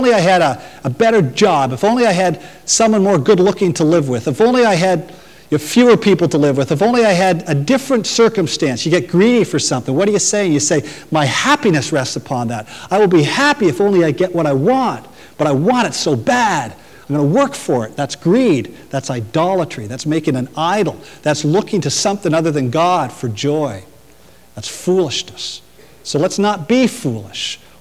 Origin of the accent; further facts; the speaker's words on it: Canada; I was going to be intolerant and insulting, but I'm a Canadian.